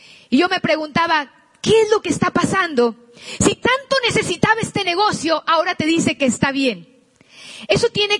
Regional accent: Guasave, Sinaloa, Mexico; also born or lived in Culiacán; en Guasave, donde yo nací en Culiacán, pero ya vivíamos en Guasave, Sinaloa

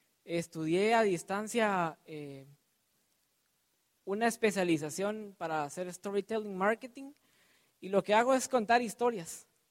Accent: Guatemala; Yo vengo de Centroamérica, de Guatemala, quizá tenga algunos paisanos por aquí.

